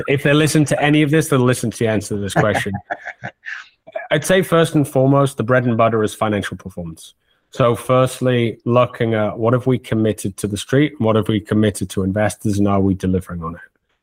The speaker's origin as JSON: {"language": "English", "town": "Newcastle", "region": "North East England", "country": "United Kingdom", "tie": "born or raised there", "also_born_or_lived": "Edinburgh", "said": "I was actually born and raised in Newcastle, England. I then went and did a postgrad in Edinburgh, but I've been in and around the Northeast pretty much the first 23, 24 years of my life. So born and raised in Newcastle, England."}